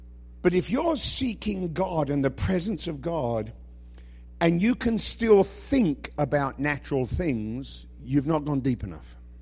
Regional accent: England, United Kingdom; I was raised in England.

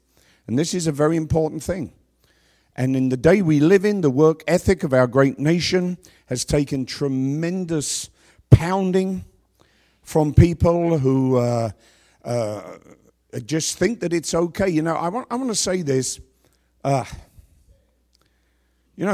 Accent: London, United Kingdom; I was raised in London. And when I was 14, 15 years old, I was bored. In London, in the 60s, I was bored.

